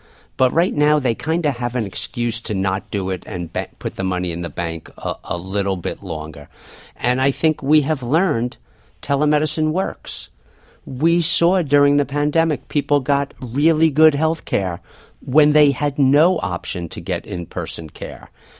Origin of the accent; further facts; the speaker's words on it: New York, United States; And now I'll be a bit more cynical because I'm from New York.